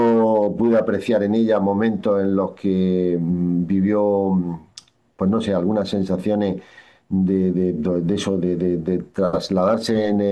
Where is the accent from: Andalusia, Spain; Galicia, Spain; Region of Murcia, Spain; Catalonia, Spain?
Region of Murcia, Spain; Lorca; creo que es para sentirnos muy orgullosos tanto lorquinos como españoles